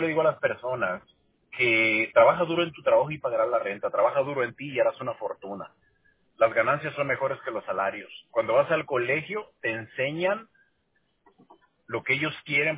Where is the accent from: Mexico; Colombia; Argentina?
Mexico; Spanish is a second language; now in United States; Yo me crié en un rancho en México, nunca fui a la escuela, éramos 9 hermanos, la escuela estaba a 45 minutos caminando.